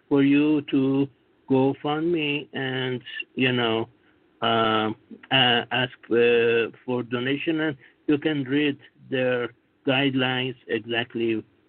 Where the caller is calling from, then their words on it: Singapore; Singapore.